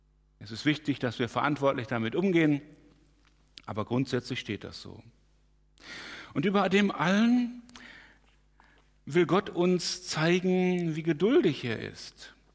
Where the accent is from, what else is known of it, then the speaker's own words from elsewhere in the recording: Hamm, North Rhine-Westphalia, Germany; now in Bergneustadt, Germany; Wir kommen ja aus dem Westfälischen, aus Hamm in Westfalen, und da ist das alles noch viel trockener als hier.